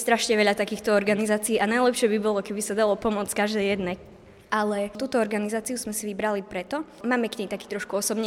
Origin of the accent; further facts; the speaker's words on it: Strážske, Košice Region, Slovakia; v mojom rodnom meste, v Strážskom